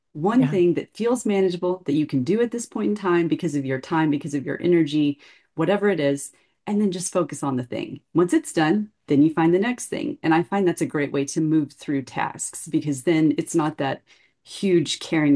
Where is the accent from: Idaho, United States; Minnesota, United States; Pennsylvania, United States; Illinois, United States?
Idaho, United States; Hailey; I am from Haley, Idaho. It's a beautiful place up in the mountains.